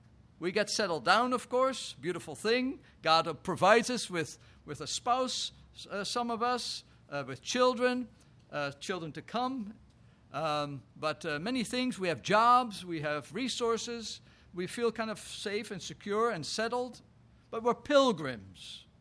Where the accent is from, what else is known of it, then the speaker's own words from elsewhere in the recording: Netherlands; now in United States; I, as an immigrant, I came from the Netherlands in 1982